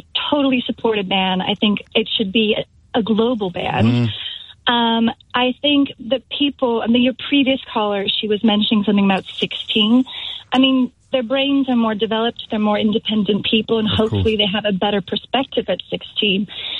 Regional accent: United States; moved away as an adult; now in London, United Kingdom; I'm American living in London

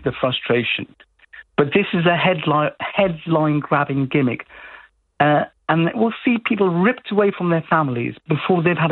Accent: United Kingdom; We, as British people, treat everyone fairly

